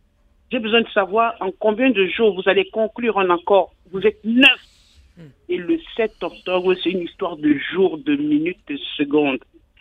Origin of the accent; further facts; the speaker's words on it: Cameroon; Je suis une camerounaise résidente à l'étranger, mais je reste camerounaise.